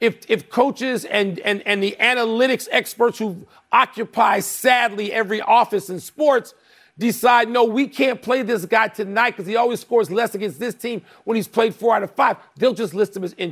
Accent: Chicago, Illinois, United States; even though I'm from Chicago and a Bulls guy

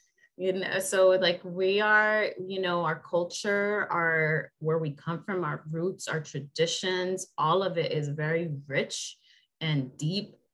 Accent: Dominican Republic; also born or lived in Puerto Rico; I had to pick either I was, you know, because I'm Dominican and Puerto Rican.

